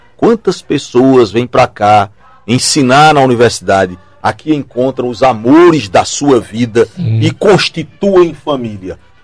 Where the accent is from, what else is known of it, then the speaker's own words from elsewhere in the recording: Campina Grande, Paraíba, Brazil; eu sou de Campina Grande